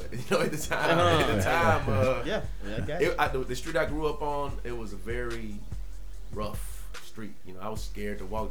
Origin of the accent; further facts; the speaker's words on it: Newnan, Georgia, United States; I'm from Noonan. Noonan is like 35, 40 minutes south of Atlanta. I was born there, grew up there.